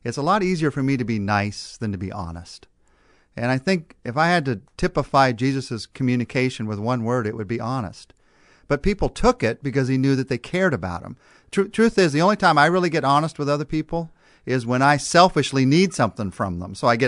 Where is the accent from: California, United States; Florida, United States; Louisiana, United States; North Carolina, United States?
California, United States; I am from California. I grew up in California.